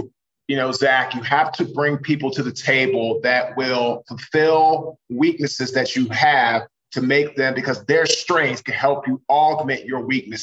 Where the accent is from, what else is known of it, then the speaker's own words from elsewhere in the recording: Washington, District of Columbia, United States; I'm from Washington, D.C.